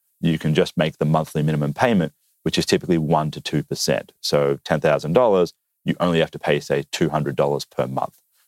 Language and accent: English; Australia; I am Australian